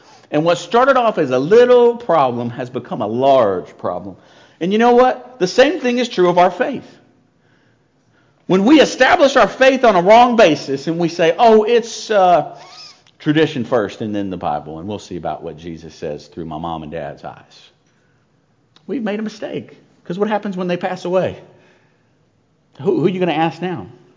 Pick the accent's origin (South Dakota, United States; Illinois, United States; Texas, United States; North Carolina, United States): North Carolina, United States; Charlotte; in Christ, it doesn't matter that my wife is from Lake Charles, Louisiana, and I'm from Charlotte